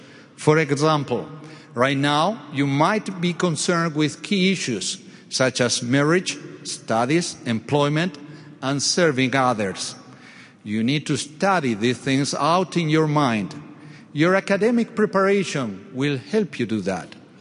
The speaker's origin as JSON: {"language": "English", "region": "Montevideo", "country": "Uruguay", "tie": "born or raised there", "said": "I was born and raised in Montevideo, Uruguay, as President Samuelson just mentioned. I'm a convert to the church. I joined when I was 18 years old."}